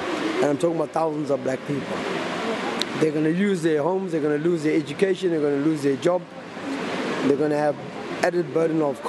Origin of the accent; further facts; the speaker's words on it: South Africa; For me, as a South African, I believe there's no boundary, there should be no borders.